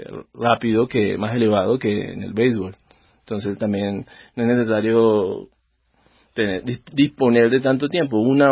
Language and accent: Spanish; El Banco, Magdalena, Colombia; en mi pueblo, el Banco Magdalena, uh-huh, se organizaron torneos de muchas categorías.